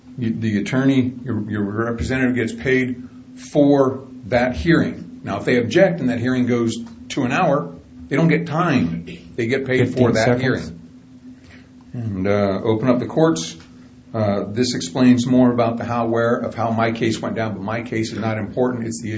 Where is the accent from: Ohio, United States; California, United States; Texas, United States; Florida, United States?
California, United States; I'm from Alameda County.